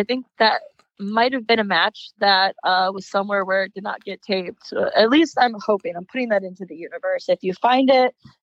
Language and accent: English; Fairmont, West Virginia, United States; it pays a tribute to my hometown in West Virginia, where Morgantown. I'm actually from Fairmont, but it's near Morgantown